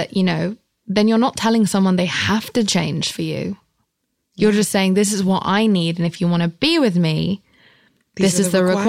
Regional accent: England, United Kingdom; I'm English. We just go.

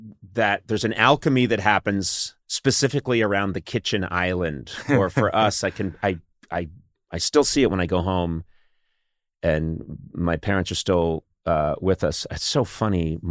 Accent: Brookline, Massachusetts, United States; But I go back and see my folks, and it's the same house I grew up in Brookline.

